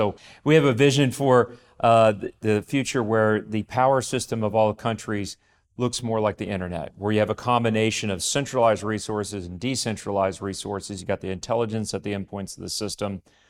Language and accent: English; Texas, United States; I grew up in Texas, where, of course, oil and gas is king.